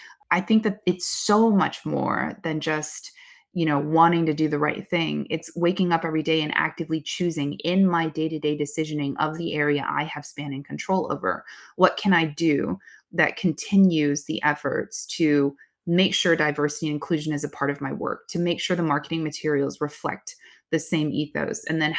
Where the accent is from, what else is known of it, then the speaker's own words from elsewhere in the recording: Oakland, California, United States; my hometown, Oakland. I grew up in Chinatown, Oakland, because my grandparents lived there.